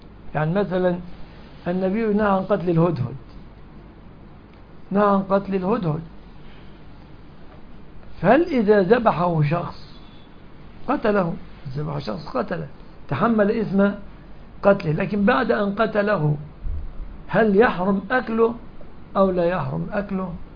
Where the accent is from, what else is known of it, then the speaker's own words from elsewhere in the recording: Egypt; عندنا كمصريين